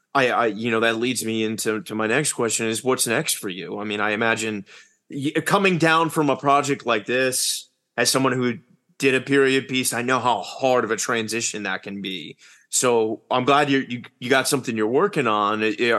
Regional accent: United States; I didn't either. I'm American.

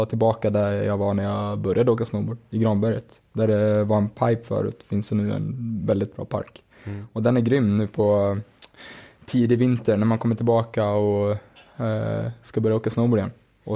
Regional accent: Leksand, Dalarna County, Sweden; Bott upp i Sälen, hemma i Leksand igen, och sen så reser vi en del på vintern och tävlar.

